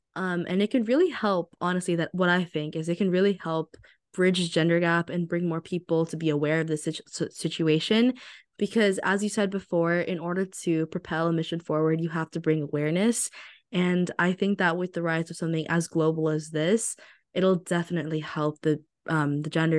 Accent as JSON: {"language": "English", "region": "California", "country": "United States", "said": "I'm from the Bay Area myself, and I know that people are pretty privileged here."}